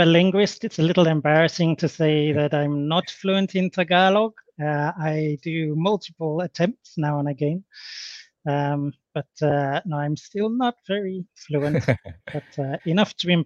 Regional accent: United Kingdom; moved away as an adult; now in Philippines; I'm a British national, but I've lived, studied, worked in 10 different countries before I arrived in the Philippines. So Philippines is country number 11

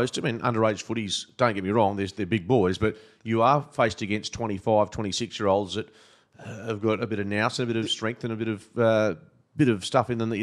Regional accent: Canada; born there; I was born in Canada.

